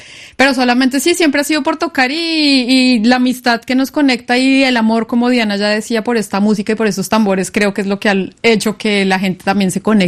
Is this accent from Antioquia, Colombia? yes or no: no; Bogotá, Bogotá Capital District, Colombia; Nosotras somos de Bogotá, que es el centro del país